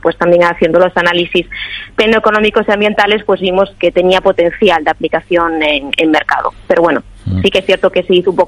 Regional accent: Galicia, Spain; Bueno, actualmente estoy en el extranjero. Mi idea es volver a España, concretamente volver a Galicia, que bueno, tengo bastante morriña de volver a mi tierra.

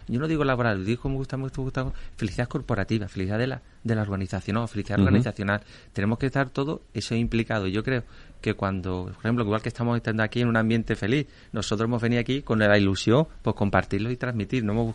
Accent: Cádiz, Andalusia, Spain; yo que soy de Cádiz, evidentemente vengo de Cádiz

